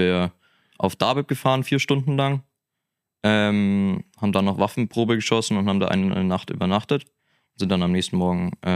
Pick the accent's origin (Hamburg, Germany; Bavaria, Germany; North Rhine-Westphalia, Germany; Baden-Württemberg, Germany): Bavaria, Germany; ich komme aus dem Süden von München